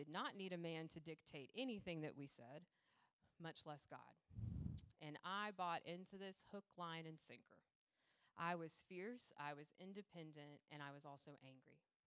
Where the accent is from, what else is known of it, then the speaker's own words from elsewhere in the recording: Savannah, Georgia, United States; I was born in Savannah, lived in this area all my life, and I was raised in what many of you know to be a traditional Southern family